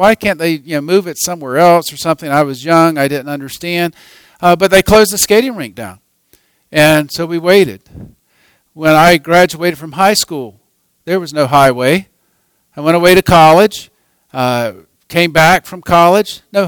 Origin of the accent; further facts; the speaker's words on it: North Carolina, United States; we came back to visit in my hometown just outside of Raleigh